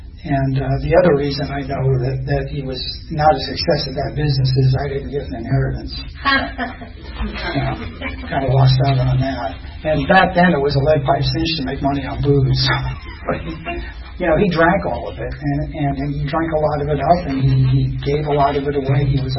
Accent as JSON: {"language": "English", "town": "Providence", "region": "Rhode Island", "country": "United States", "tie": "born there", "said": "I was born on August 7th, 1951. In Providence, Rhode Island, and I didn't stay there."}